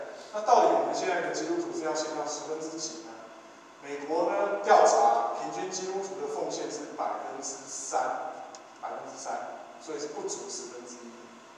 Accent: China; 我们中国人会养育父母，我们会报答父母

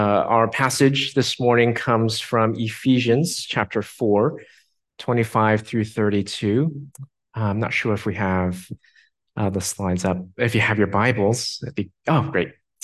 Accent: Houston, Texas, United States; Well, as a kid growing up in Houston, the one sport I loved to play was basketball.

